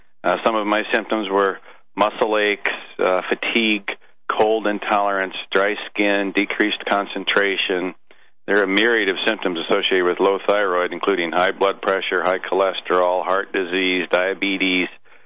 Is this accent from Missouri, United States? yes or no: yes; Missouri, United States; at the University of Missouri in my residency program, where I grew up in Missouri.